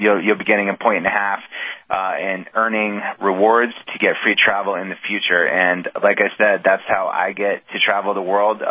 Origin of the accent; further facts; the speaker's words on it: New England, United States; now in New York City, United States; Well, I'm a New England guy. I mean, I live in New York City. I grew up in New England, so I love taking road trips.